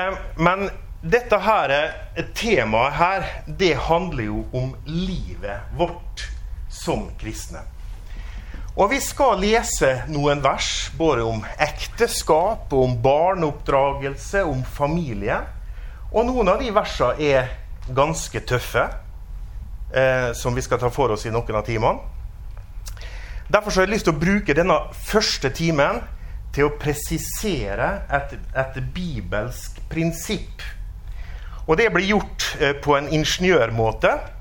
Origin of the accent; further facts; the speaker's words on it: Molde, Møre og Romsdal, Norway; now in Bergen, Norway; og jeg kommer fra Molde, som ligger i Romsdalen, og ikke på Sunnmøre.